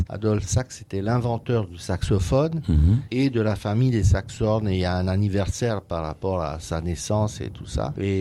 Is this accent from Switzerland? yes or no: no; Romania; moved away; Vous savez, quand j'ai quitté la Roumanie, je faisais des tournées, j'allais en Amérique et après les concerts, chaque fois, il y avait plein de Russes qui venaient, qui me parlaient en russe parce qu'ils pensaient que je suis russe.